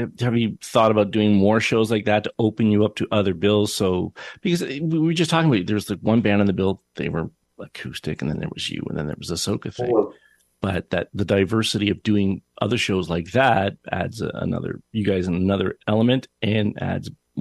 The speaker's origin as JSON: {"language": "English", "town": "Hamilton", "region": "Ontario", "country": "Canada", "tie": "born or raised there", "said": "Like you just described my hometown, which is, you know, it's beautiful."}